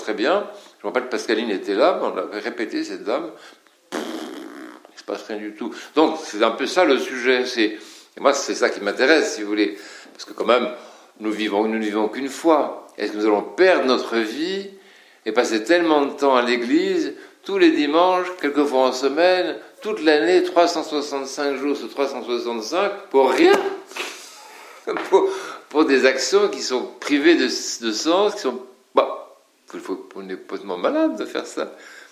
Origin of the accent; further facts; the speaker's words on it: Normandy, France; born there; parce que je suis né en Normandie, et en Normandie, quand on veut vendre sa vache, on discute beaucoup au village